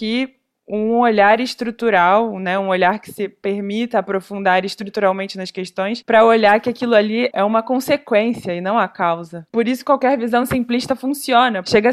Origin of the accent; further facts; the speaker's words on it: Brazil; alguém como eu, sei lá, sou brasileira, tenho família aqui no Brasil